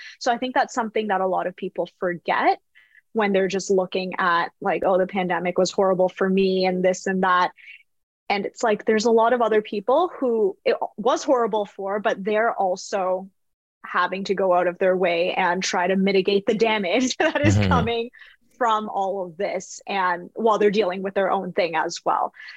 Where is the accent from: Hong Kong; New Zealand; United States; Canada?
Canada; clearly I'm from Canada.